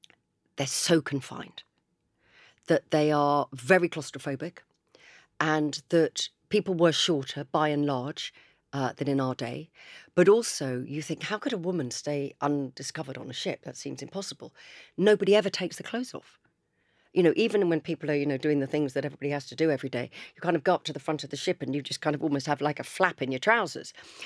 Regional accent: Chichester, South East England, United Kingdom; I grew up in Chichester, live in Chichester. Every single school trip was to the Victory in Portsmouth Harbour.

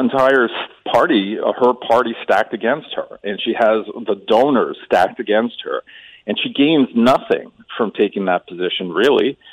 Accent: New York, United States; Well, you know, I grew up in New York, in the New York area when this stuff was going on.

